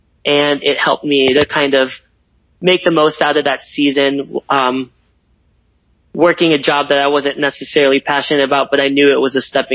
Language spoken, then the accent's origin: English; Chicago, Illinois, United States; And then I'm originally from Chicago, so I came back to Chicago in 2015.